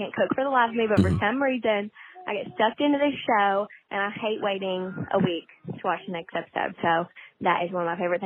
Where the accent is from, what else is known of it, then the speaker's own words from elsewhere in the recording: Louisville, Kentucky, United States; Louisville, which is really close to Ashland, where your parents are from.